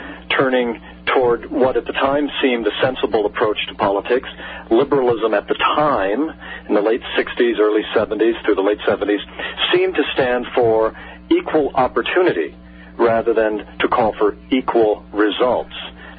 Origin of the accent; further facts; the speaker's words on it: Ohio, United States; there was, in fact, in my hometown in Ohio, there was a great deal of bigotry. It was a town where you could get in trouble just for being black or Catholic or Jewish.